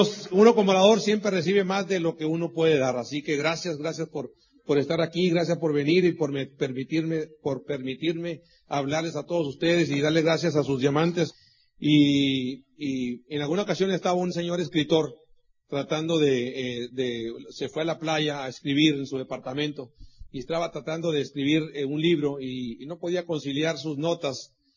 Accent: Sonora, Mexico; Como te dieron cuenta, somos mexicanos, sonorense, vengo del norte del país.

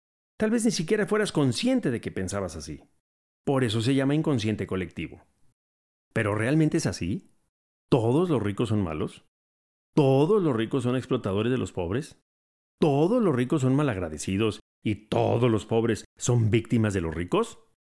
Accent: Mexico City, Mexico; Como mexicano y como oriundo de la Ciudad de México, puedo decir que no todos los capitalinos somos como nos pintan.

